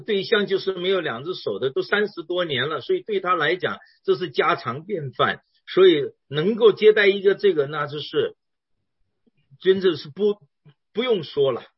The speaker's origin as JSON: {"language": "Chinese", "country": "China", "said": "我作为一个中国人"}